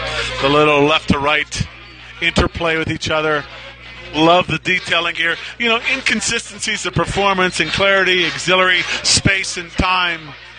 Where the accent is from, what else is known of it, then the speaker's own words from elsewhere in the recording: Virginia Beach, Virginia, United States; from Virginia Beach, Virginia